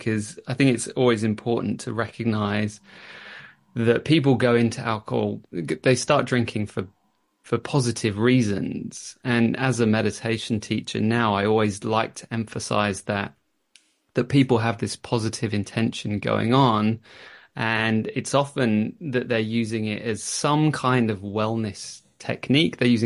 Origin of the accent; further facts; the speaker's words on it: Bristol, South West England, United Kingdom; Growing up in Bristol